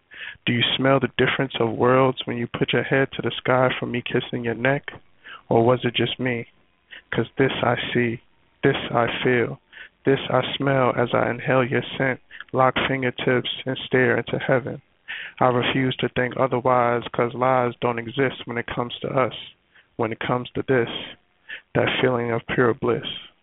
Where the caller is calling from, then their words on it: Queens, New York, United States; calling out of Queens, New York.